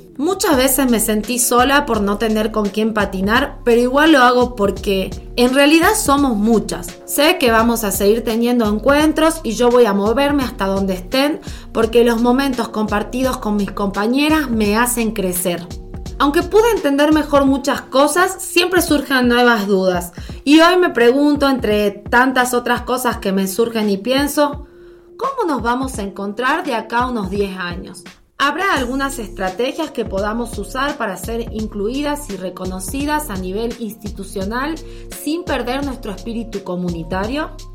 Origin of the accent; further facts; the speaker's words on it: Argentina; mi intención inicial fue mostrar una fotografía del quad skate en mi país, Argentina.